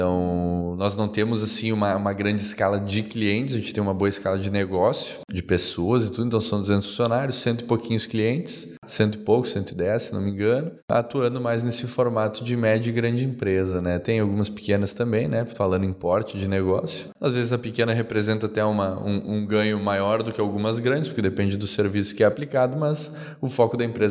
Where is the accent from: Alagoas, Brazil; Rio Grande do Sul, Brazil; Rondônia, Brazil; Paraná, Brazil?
Rio Grande do Sul, Brazil; Caxias do Sul; A gente tem sede em Caxias do Sul, principalmente, onde fica o nosso prédio, de onde eu venho lá no Rio Grande do Sul.